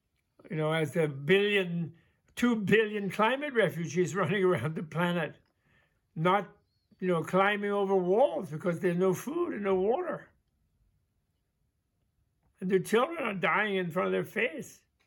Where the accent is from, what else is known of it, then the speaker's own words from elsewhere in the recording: New York, United States; I love California. I'm a New Yorker.